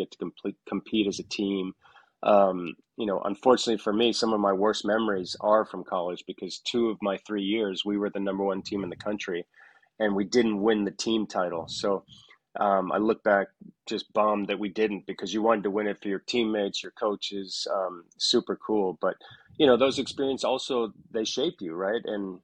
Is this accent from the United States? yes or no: no; Bahamas; You know, growing up in the Bahamas